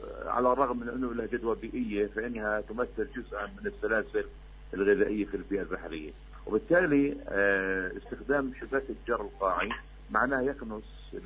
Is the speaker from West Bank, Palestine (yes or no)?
no; Gaza Strip, Palestine; يتأثر سلبا ليس عندنا في غزة وحتى في بلدان مجاورة